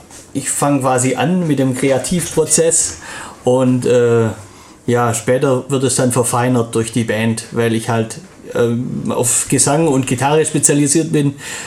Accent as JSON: {"language": "German", "region": "Baden-Württemberg", "country": "Germany", "said": "Eigentlich kommen wir verteilt aus dem Remstal."}